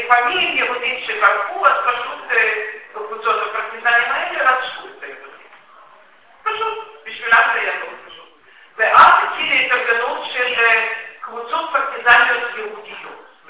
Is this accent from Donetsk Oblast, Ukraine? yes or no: no; Proskurov, Khmelnytskyi Oblast, Ukraine; now in Israel; Я родом из Правскурова.